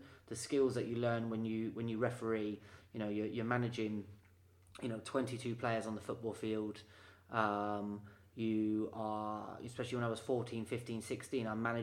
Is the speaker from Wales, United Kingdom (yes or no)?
no; Plymouth, South West England, United Kingdom; I grew up in Plymouth, which is a town down in the West Country of the United Kingdom. So very sort of countryside, think beaches and coastlines, very, very pretty, very nice.